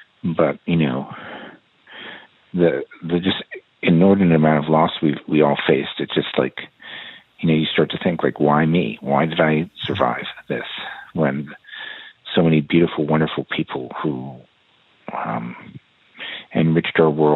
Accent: Long Island, New York, United States; I lost my cousin, who basically I grew up around the corner from in my neighborhood growing up on Long Island

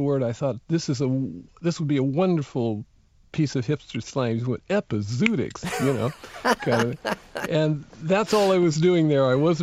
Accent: United States; I am part of the landscape now. I don't think people think of me as American much here anymore.

